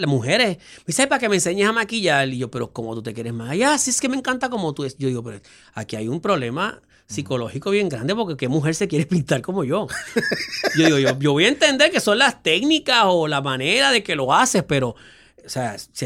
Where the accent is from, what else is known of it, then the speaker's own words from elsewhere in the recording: Puerto Rico; Y yo no soy europeo, yo soy, uh-huh, puertorriqueño.